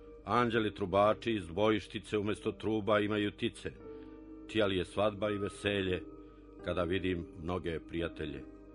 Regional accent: Ljubanje, Šumadija and Western Serbia, Serbia; Ljubanja je bezvodno selo i prirodno je da su moji zemljaci najlepše pevali o onome čega nikad dovoljno nisu imali.

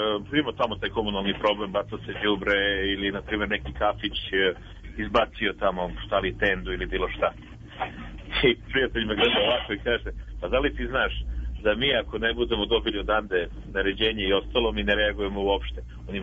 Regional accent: Belgrade, Serbia; ja sam iz Beograda.

